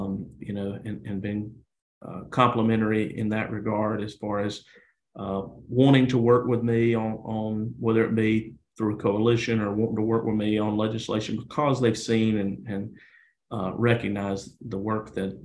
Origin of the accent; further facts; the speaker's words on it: Georgia, United States; So I grew up in North Georgia in Pickens County, about an hour north of Atlanta, kind of the foothills of the Appalachian Mountains, in a small town, rural community. I still live in Pickens County.